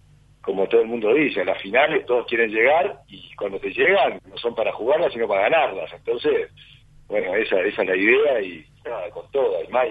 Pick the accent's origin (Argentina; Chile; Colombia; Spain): Chile; moved away; yo me vine de Chile hace 3 años